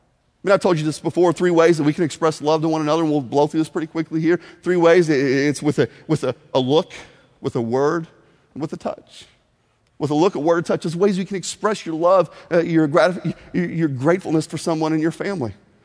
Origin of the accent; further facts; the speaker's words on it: Indiana, United States; Now, growing up in Indiana, there are a lot of weird towns in Indiana. I lived in a place called Paradise for a number of years.